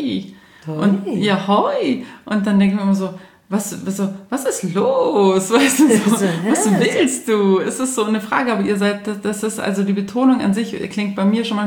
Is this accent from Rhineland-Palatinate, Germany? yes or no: no; Munich, Bavaria, Germany; aber ich selbst als Münchner denke mir manchmal, stolze Preise, Leute.